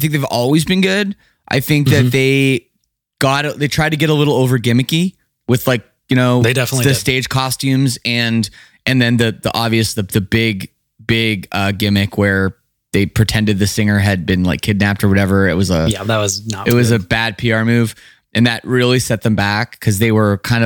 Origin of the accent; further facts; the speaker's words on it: Canada; Growing up in Canada, obviously, … is everywhere.